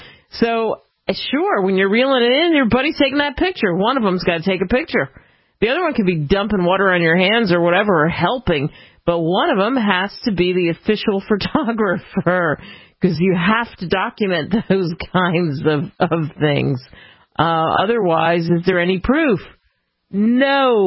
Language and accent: English; Idaho, United States; We are from Idaho.